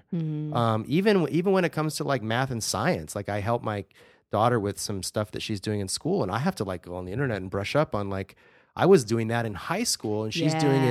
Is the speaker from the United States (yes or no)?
yes; United States; short term, I'm concerned, especially as an American, about the state of our democracy.